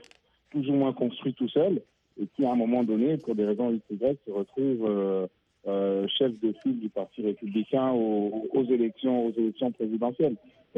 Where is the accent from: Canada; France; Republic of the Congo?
Republic of the Congo; Brazzaville; Bah, disons que chez nous à Brazzaville, on ne voyait pas du tout les choses comme ça.